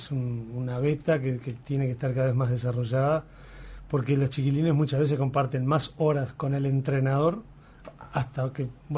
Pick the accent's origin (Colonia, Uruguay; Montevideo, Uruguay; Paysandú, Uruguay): Montevideo, Uruguay; Yo soy de Capurro, Bellavista.